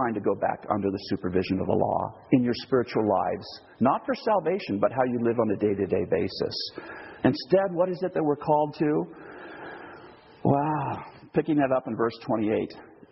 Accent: Portland, Oregon, United States; now in United Kingdom; What am I doing here in England? I'm from Portland, Oregon.

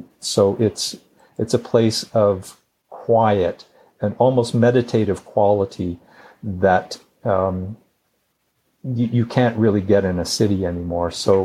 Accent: Sudbury, Ontario, Canada; I grew up in Sudbury, which is a mining town.

